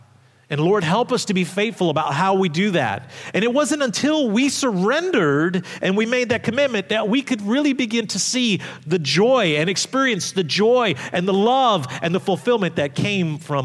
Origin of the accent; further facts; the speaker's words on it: New York City, New York, United States; You know, I grew up in New York, and I remember coming into our apartment when I was like 3 or 4 years old, and it was ransacked.